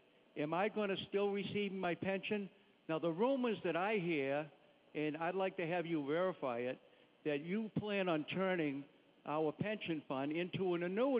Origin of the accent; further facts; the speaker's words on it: Boston, Massachusetts, United States; You're an Irishman, a man of your word. I'm an Irishman from Boston.